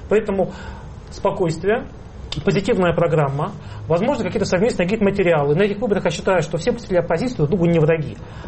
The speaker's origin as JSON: {"language": "Russian", "region": "Moscow", "country": "Russia", "said": "Мы здесь живем, мы москвичи."}